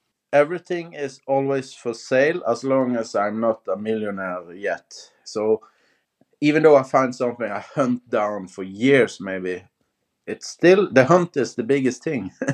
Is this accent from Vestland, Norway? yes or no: yes; Bergen, Vestland, Norway; And that's Friele coffee, which is from my hometown, Bergen.